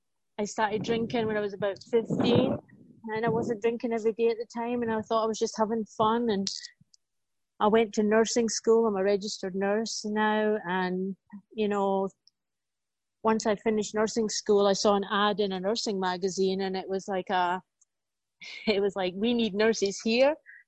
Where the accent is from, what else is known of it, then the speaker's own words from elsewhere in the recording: Scotland, United Kingdom; When I was a little girl, growing up in Scotland